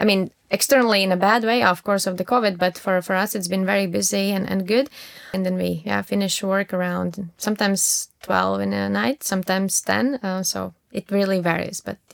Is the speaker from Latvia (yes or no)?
yes; Latvia; English is a second language; moved away as an adult; now in Düsseldorf, Germany; I'm originally from Latvia and I moved to Düsseldorf around 3-4 years ago.